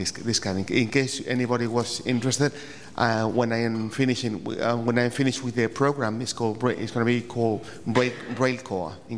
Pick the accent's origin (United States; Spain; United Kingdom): Spain; I'm from Spain.